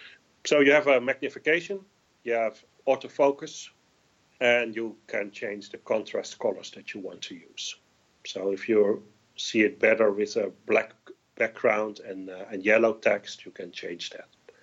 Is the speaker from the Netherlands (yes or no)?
yes; Netherlands; English is a second language; I'm from the Netherlands, so here it's different from compared to the US.